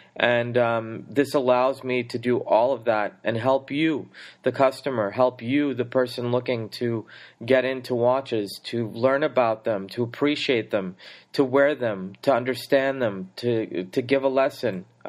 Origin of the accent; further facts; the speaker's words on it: Boston, Massachusetts, United States; moved away as an adult; now in New York, United States; I'm from Boston, you know, Boston's better and all that BS